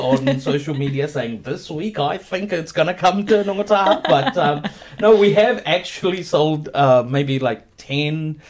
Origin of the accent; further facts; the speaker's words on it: Rotorua, Bay of Plenty, New Zealand; growing up in Rotorua, I was very into the New Zealand culture, right? Because there were no Indians or Fijian Indians or anyone yeah else around me